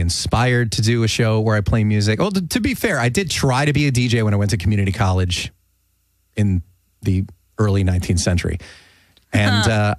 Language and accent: English; New Jersey, United States; And one of the reasons I was very happy that I grew up in New Jersey, because New York and Philly were nearby.